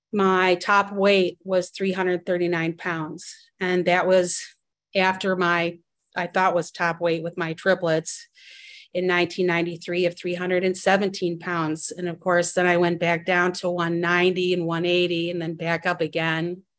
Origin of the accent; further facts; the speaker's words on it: Cleveland, Ohio, United States; now in Akron, United States; I am from Cleveland, Ohio, currently living in Akron right now.